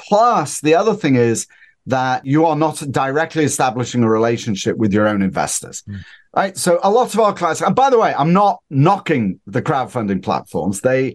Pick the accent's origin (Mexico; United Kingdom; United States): United Kingdom; Northern England; moved away; So I'm originally from Northern England, a very, very long time ago.